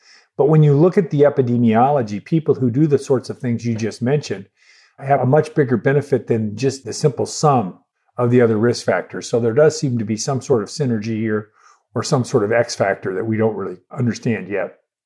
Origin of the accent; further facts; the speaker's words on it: Tucson, Arizona, United States; now in Rochester, United States; Grew up in Tucson.